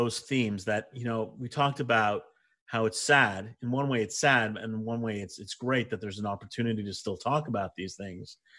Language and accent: English; Canada; I'm proud as a Canadian to say that even … makes an appearance on some of the work.